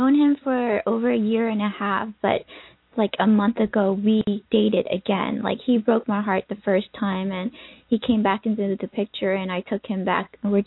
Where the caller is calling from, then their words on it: California, United States; I'm doing fine, and I'm calling from California also.